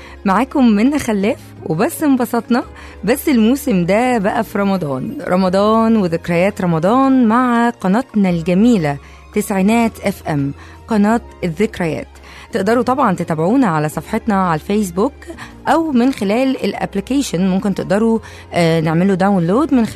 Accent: Egypt; وكانوا بيعملوا ده علشان عراقتنا، علشان احنا مصريين

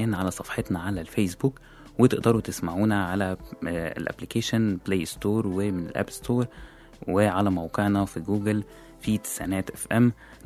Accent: Egypt; الأماكن التاريخية والتراثية في بلدنا مصر

